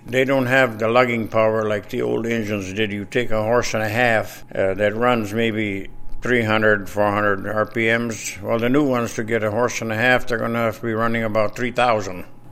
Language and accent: English; Tabor, United States; from town here, and I grew up in the Tabor area on a farm.